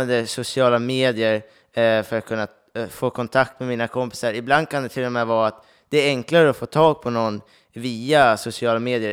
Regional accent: Västerås, Västmanland County, Sweden; now in Uppsala, Sweden; och jag är uppväxt i Västerås. Och numera pluggar jag i Uppsala på gymnasiet.

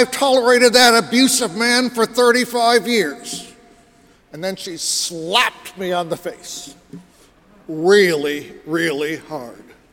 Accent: Amherst, Massachusetts, United States; moved away as an adult; In September of 1973, I left my hometown, Amherst, Massachusetts, where I had graduated from Amherst College

